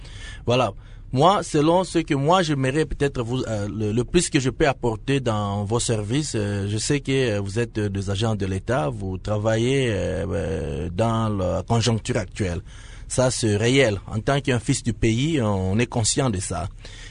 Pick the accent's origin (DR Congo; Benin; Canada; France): DR Congo; Moi en tant qu'un Congolais, je ne me considère pas pour un Américain. Je suis un Congolais.